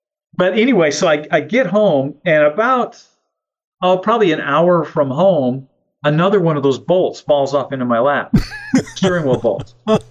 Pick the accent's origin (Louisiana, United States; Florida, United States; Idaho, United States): Idaho, United States; now in Nashville, United States; I was originally from Idaho.